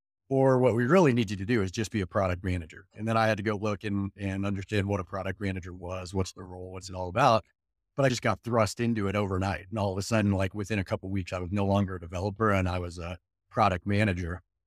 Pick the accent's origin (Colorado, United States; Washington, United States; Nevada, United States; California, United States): Colorado, United States; So I was born and raised here in Colorado, went to the Colorado School of Mines.